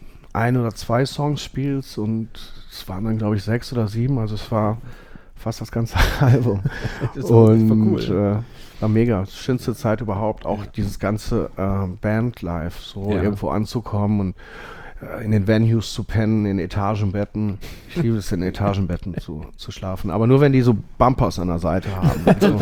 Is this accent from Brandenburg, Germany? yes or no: no; Essen, North Rhine-Westphalia, Germany; aber ich komme aus Essen-Borbeck.